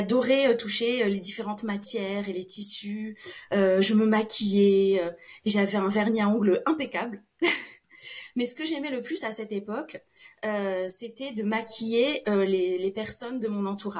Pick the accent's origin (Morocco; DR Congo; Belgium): Morocco; Casablanca, Casablanca-Settat; moved away as an adult; now in Toulouse, France; Je vis à Toulouse depuis 20 ans, mais j'ai grandi à Casablanca, grande ville, capitale économique du Maroc, où les femmes sont féminines, où l'esthétique fait partie des coutumes et où l'apparence est importante.